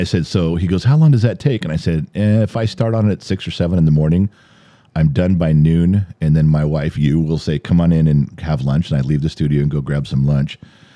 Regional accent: United States; I don't. I'm American.

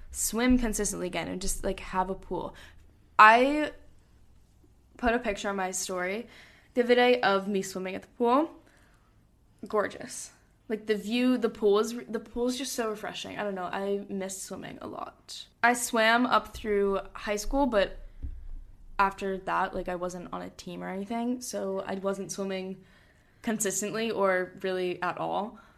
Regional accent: Hong Kong; growing up in Hong Kong, like, we grew up with Asian food being so prominent

